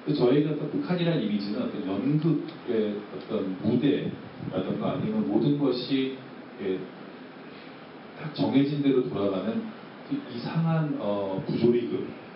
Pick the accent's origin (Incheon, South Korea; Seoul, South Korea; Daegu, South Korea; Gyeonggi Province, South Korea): Gyeonggi Province, South Korea; Paju; also born or lived in Hwacheon; 그 어린 시절에 그 제가 살던 그 DMZ에서는 텔레비전을 켜면요, 그 당시에 파주든 파주의 그 임진강 임진강 너머였죠. 거기서도 살았고 화천에서도 살았고 했는데